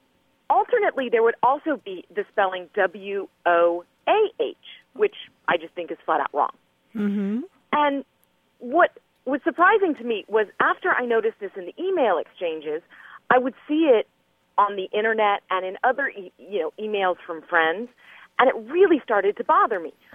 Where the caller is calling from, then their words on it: Dallas, Texas, United States; I'm calling from Dallas